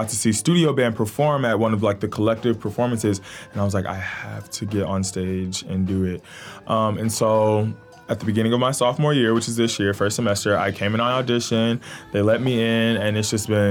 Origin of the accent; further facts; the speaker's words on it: Gary, Indiana, United States; I'm also a first gen student, so I'm very grateful to be here representing my family in my hometown, Gary, Indiana, Goji.